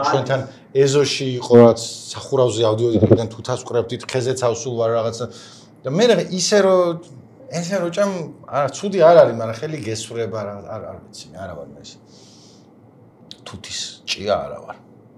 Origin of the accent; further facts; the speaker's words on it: Tbilisi, Georgia; ანუ მეც ხო ეგრე გავიზარდე რომ ჩვენთან აქ ვერაზე გარაჟების სახურავზე რო აძრებოდის თუთის ხე იყო ჩაი სახლის გვერდზე